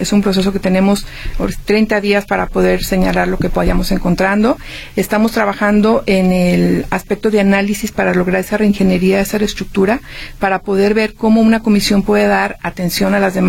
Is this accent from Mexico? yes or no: yes; León, Guanajuato, Mexico; moved away as an adult; Soy originaria de León, Guanajuato. Me vine hace... Híjoles, tengo más de la mitad de mi vida aquí. Me vine a estudiar la carrera y pues ya me quedé